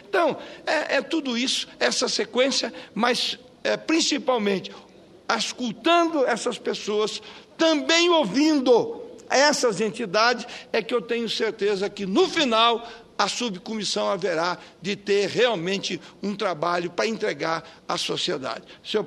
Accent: Bela Vista, Mato Grosso do Sul, Brazil; born there; Eu sou nascido em Bela Vista, eu costumo dizer, eu sou de uma região onde começa esse país, que nós fronteiriços fomos cuidar desse país lá nos limites da nossa pátria.

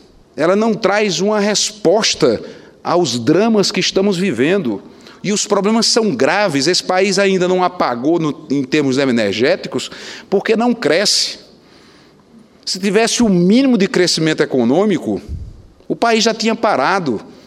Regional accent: Brazil; eu sou brasileiro.

